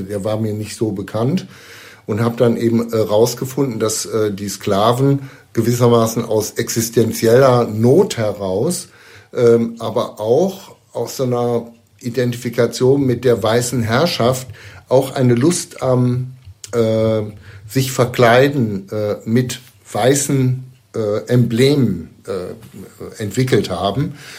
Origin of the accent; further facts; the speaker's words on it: Cologne, North Rhine-Westphalia, Germany; Ja, ich bin in Köln aufgewachsen, wenn auch nicht geboren.